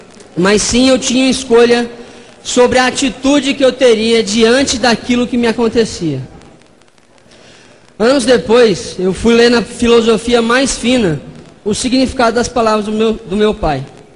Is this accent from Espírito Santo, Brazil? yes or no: yes; Linhares, Espírito Santo, Brazil; eu venho de Linhares, uma cidade ao norte do Espírito Santo.